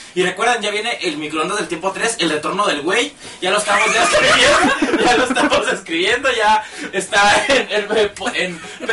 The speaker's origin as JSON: {"language": "Spanish", "country": "South Korea", "said": "Y sí, yo soy coreana y ya estamos aquí ya pisteando."}